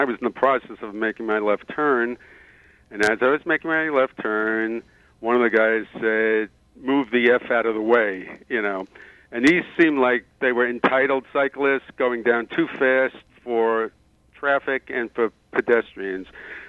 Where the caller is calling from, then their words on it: Brooklyn, New York, United States; from Brooklyn.